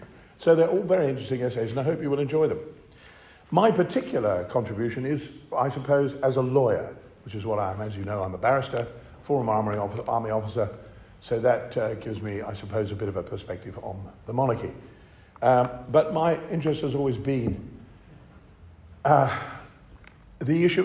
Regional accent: Australia; born there; I was born in Australia. I'll let out a little secret. I'm actually a fifth generation Australian.

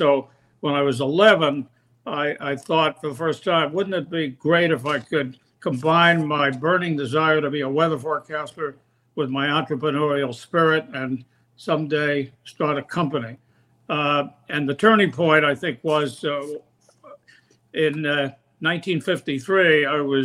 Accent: Philadelphia, Pennsylvania, United States; Yeah, in the city of Philadelphia, and it was. When I was 3 years old, I fell in love with snow.

